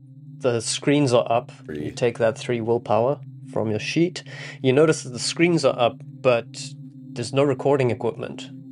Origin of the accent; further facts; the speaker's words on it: United States; So, as an American, as an entrepreneur, I decided to spice it up a bit.